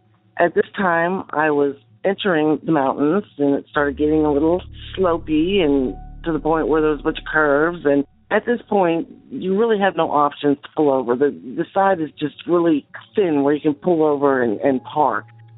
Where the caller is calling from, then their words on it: Arkansas, United States; I'm calling from Central Arkansas.